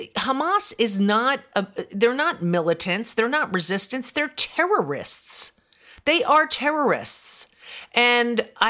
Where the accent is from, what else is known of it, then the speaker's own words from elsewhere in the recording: United States; I'm an American. I'm an American Jew.